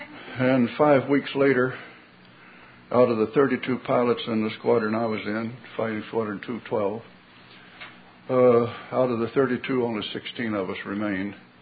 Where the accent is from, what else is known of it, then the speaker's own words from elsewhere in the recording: Texas, United States; Well, for you Texans, I was born in Andrews County in Texas. Everybody knows where Andrews is.